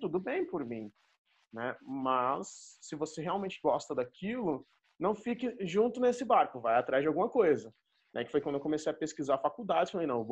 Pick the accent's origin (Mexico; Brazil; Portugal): Brazil; Recife, Pernambuco; also born or lived in Maceió; Eu não sou de São Paulo, eu nasci, cresci em Recife, depois eu fui para Maceió. Eu comecei a minha carreira profissional lá.